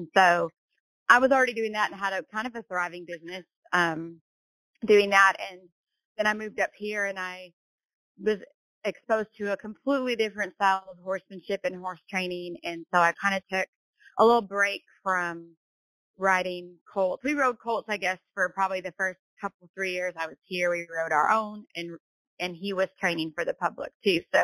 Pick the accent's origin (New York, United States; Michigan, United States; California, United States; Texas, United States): Texas, United States; Dallas-Fort Worth; moved away as an adult; I moved here in 2008, and I came from Dallas-Fort Worth. There was a grocery store on every single corner, you know?